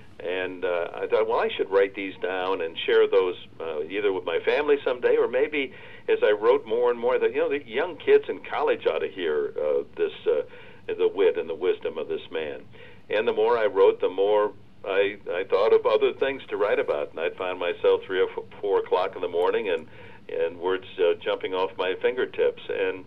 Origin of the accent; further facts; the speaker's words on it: Michigan, United States; I'm from Michigan. I grew up on a farm, went to a one-room school.